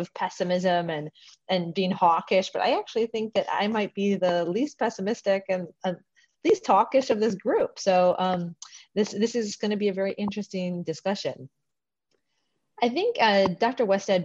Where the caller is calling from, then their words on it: Sydney, New South Wales, Australia; I am calling in from Sydney, Australia, where I've been working remotely